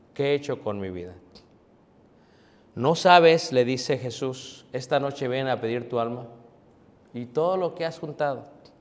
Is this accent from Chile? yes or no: no; Mexico; now in United States; Yo sí vivo el sueño americano, ¿eh? Porque él es anglosajón, yo soy mexicano y él me corta el césped.